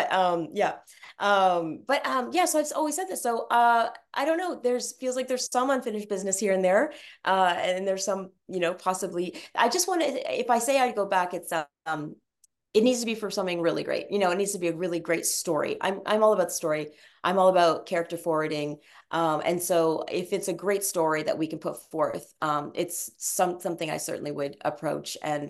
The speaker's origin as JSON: {"language": "English", "country": "Canada", "tie": "born or raised there", "said": "I've had my hometown fun in Canada for sure."}